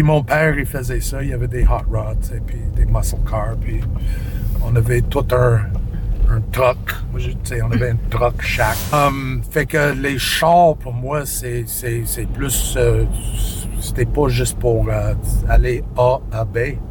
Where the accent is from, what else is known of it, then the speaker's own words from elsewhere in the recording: Saskatoon, Saskatchewan, Canada; Je viens de Saskatoon.